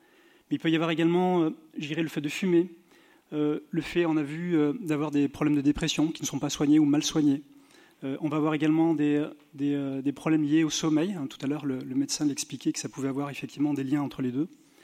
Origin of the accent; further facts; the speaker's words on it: Bordeaux, Nouvelle-Aquitaine, France; now in Marseille, France; on est à Marseille, moi je suis de Bordeaux